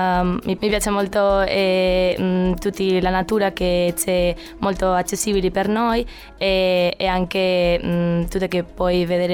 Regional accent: Valencia, Valencian Community, Spain; Italian is a second language; now in Cagliari, Italy; Vengo di Valencia, di una città di Spagna.

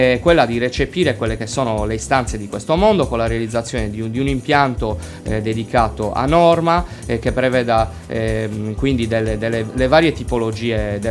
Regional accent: Cagliari, Sardinia, Italy; Io da cagliaritano, prima ancora che da amministratore, da appassionato di sport, conoscevo già il problema

